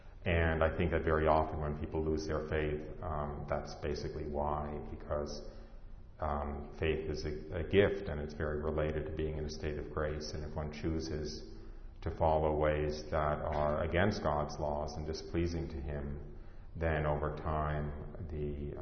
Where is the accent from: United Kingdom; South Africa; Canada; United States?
United States; New York; And as I said, I was raised outside of New York City.